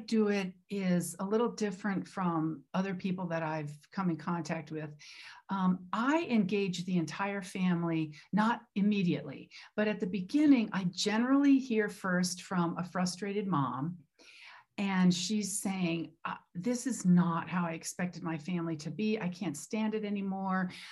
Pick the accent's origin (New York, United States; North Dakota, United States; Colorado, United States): Colorado, United States; Boulder; What brought me out here a few years ago was returning to my hometown, because I grew up mostly in Boulder, and then I had lived away for all of my adult life